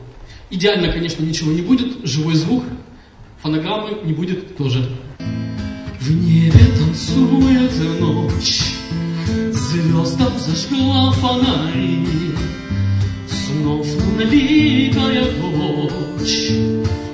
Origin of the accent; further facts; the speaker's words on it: Yekaterinburg, Sverdlovsk Oblast, Russia; now in Polevskoy, Russia; живу в теплом, южном, солнечном городе Полевском. И специально сюда приехал. Раньше я здесь жил в Екатеринбурге, я екатеринбуржец. Но сейчас живу там.